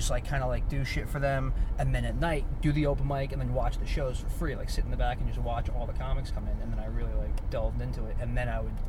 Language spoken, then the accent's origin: English; New Jersey, United States; No. I'm from Jersey, born and raised, unfortunately.